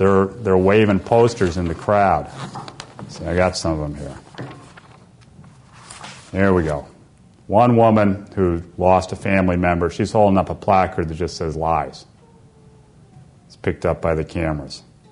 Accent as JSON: {"language": "English", "region": "New York", "country": "United States", "said": "Well, I spoke about how I'm from the New York area and how those buildings collapsed prematurely."}